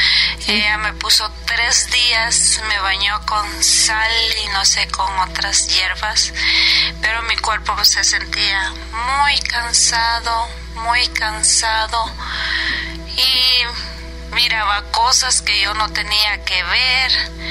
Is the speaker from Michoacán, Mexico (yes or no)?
no; Mexico City, Mexico; Soy de la Ciudad de México.